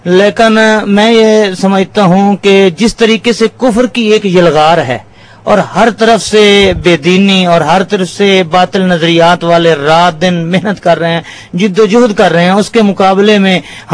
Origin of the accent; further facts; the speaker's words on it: Kabirwala, Punjab, Pakistan; ہمارا علاقہ جو ہے وہ کبیر والا ہے، ضلع خانے وال، پنجاب کے اندر ضلع خانے وال کبیر والا ہے